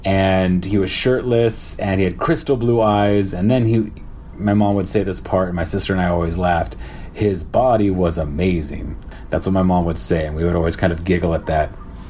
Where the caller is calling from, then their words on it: Shanghai, China; I'm calling from Shanghai, China, and I'm on my 12th day of my 14-day quarantine here in Shanghai.